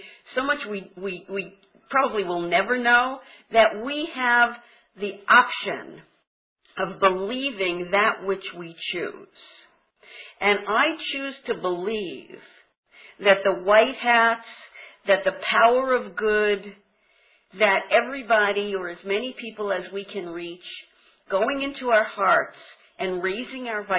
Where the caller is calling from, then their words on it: Ecuador; I'm calling from Ecuador on a voice over IP phone